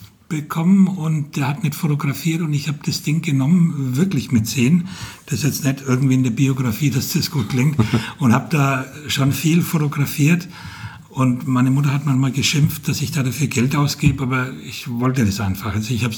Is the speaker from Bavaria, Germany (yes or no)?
yes; Bavaria, Germany; now in Fulda, Germany; Nein, ich bin Franke und als ich vor über 30 Jahren hierher kam, habe ich gemerkt, die mögen den Dialekt von Süddeutschland oder vom Frankenland.